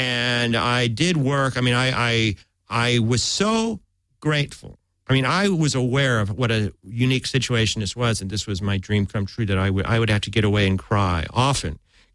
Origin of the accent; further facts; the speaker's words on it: St. Louis, Missouri, United States; I'm from St. Louis.